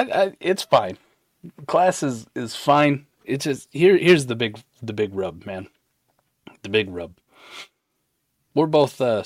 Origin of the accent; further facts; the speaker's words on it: Midwest, United States; I'm dumb. I'm from the Midwest. We probably spell it as one word.